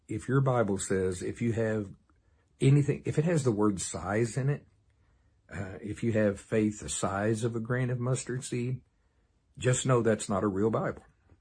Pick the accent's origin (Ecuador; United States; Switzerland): United States; Shawnee, Oklahoma; Of course, remember I grew up around Shawnee, Oklahoma. Many of my uncles and aunts and family are, both sides, Seminole also.